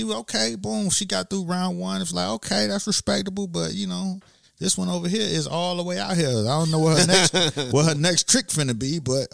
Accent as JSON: {"language": "English", "town": "Miami", "region": "Florida", "country": "United States", "said": "You know, I'm from Miami, so."}